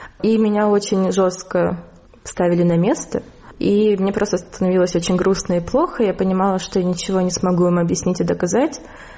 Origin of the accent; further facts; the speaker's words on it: Ukraine; Russian is a second language; И когда однокурсники узнавали, что я из Украины, их это очень удивляло и привлекало.